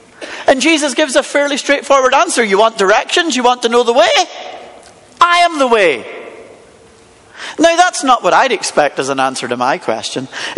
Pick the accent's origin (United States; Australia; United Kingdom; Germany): United Kingdom; Scotland; I'm from Scotland.